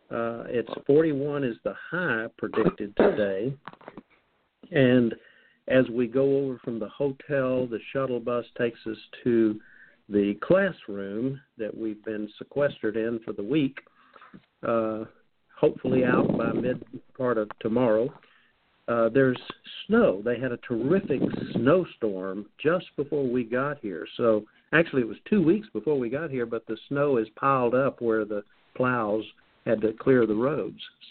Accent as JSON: {"language": "English", "town": "Houston", "region": "Texas", "country": "United States", "tie": "born or raised there", "said": "And being born and raised in the Bio City, as they call it, or Bayou, depending on what part of Houston you were born in, I'm thankful that I don't have to deal with cold weather."}